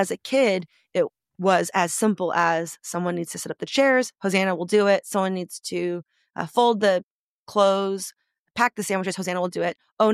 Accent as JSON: {"language": "English", "town": "San Francisco", "region": "California", "country": "United States", "tie": "born or raised there", "said": "If anyone's a Bay Area person, I grew up in the Tenderloin District."}